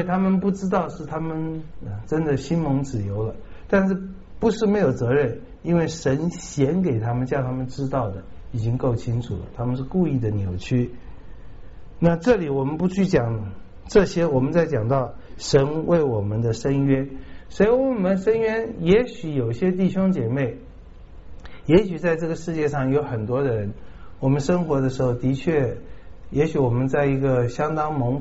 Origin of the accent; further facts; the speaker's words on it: Taiwan; 我们台湾人这种头脑我们最有了